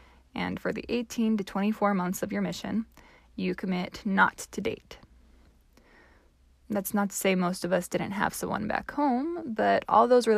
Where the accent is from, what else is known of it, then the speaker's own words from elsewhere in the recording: United States; Of course, as an American youth, I felt some of that.